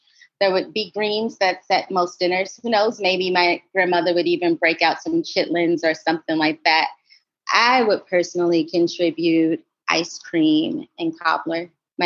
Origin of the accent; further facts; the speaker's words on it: Louisville, Kentucky, United States; but I think maybe because where I'm from Louisville, a lot of times the food kind of feels more pan-Southern than anything.